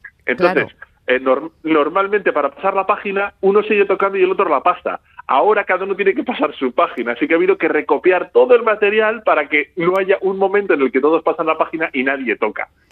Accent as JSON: {"language": "Spanish", "town": "Amurrio", "region": "Basque Country", "country": "Spain", "tie": "born or raised there", "also_born_or_lived": "Bilbao", "moved": "as an adult", "said": "Bueno, yo soy de Amurrio. O sea, hasta los 22 años viví allí, la familia es de Amurrio."}